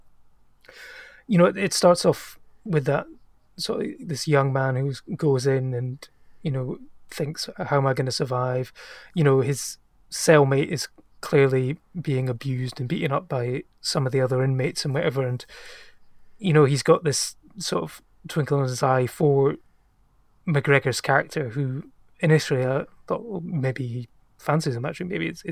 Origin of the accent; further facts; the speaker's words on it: Scotland, United Kingdom; It's something that we can't help as Scottish people. As soon as we start shouting and swearing, the Scots comes out.